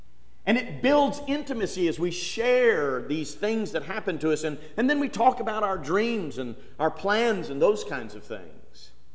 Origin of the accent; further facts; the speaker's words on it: Illinois, United States; She was from Florida, or from California, and I was from Illinois.